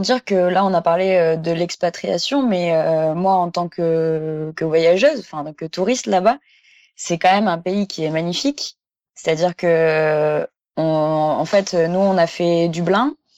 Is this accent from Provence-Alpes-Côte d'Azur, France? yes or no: yes; Provence-Alpes-Côte d'Azur, France; moi personnellement, je viens de la Côte d'Azur